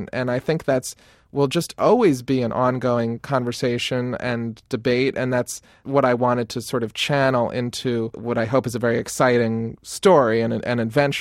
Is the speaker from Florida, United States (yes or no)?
yes; Florida, United States; now in Boston, United States; I grew up in South Florida, and there was no history.